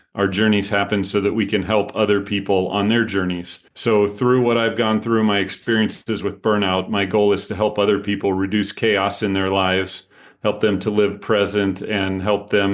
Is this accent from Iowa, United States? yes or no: yes; Pella, Iowa, United States; So I was born in Pella, Iowa, southeast of Des Moines. If you've heard of Pella Windows, that's us.